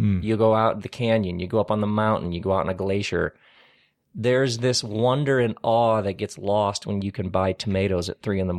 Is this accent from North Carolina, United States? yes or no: no; Lansing, Michigan, United States; I grew up in Lansing, Michigan, which was like where Oldsmobiles were made.